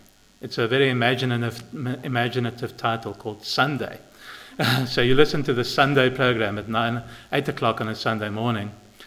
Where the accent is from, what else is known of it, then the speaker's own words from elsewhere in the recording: South Africa; now in United Kingdom; I'm fortunately not English. I'm South African with a bit of an identity problem because I've lived in Northern Ireland for a while. And they still call me a blow-in over there.